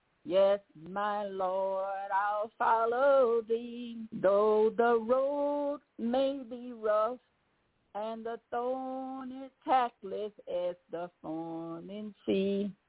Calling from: Baton Rouge, Louisiana, United States; I'm calling from Baton Rouge, Louisiana.

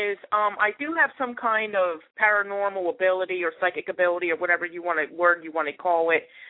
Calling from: Pottsville, Pennsylvania, United States; I am calling from Pottsville, PA.

